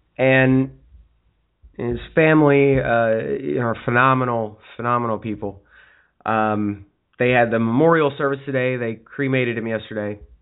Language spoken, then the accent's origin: English; Lubbock, Texas, United States; born there; I was born in Lubbock, but I was so little, I don't remember it.